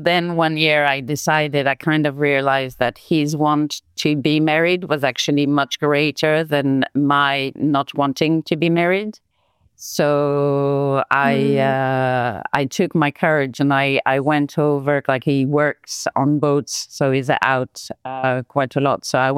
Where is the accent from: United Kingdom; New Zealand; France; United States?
France; English is a second language; now in Palma, Spain; I'm calling from Mallorca, from Palma de Mallorca. I'm actually French. And after a few years and visiting different countries, I've settled on this beautiful island.